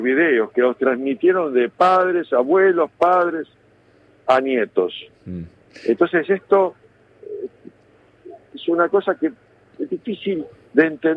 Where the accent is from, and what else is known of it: Argentina